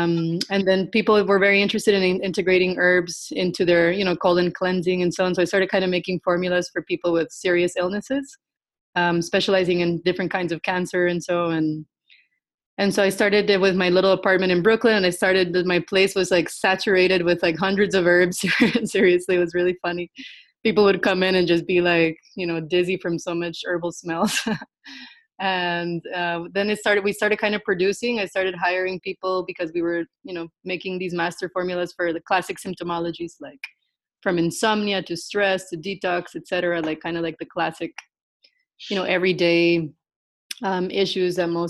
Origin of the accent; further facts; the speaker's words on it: Costa Rica; So I am born and raised in Costa Rica